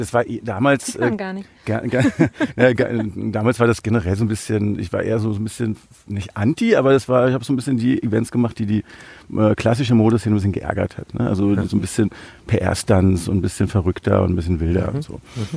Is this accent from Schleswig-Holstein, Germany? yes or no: no; Berlin, Germany; Also ich bin in Berlin aufgewachsen